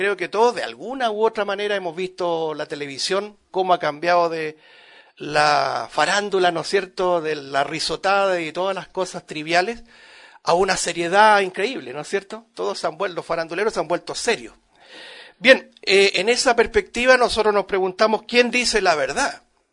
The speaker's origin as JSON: {"language": "Spanish", "country": "Chile", "said": "nos asombramos, ¿no es cierto?, como chileno en particular"}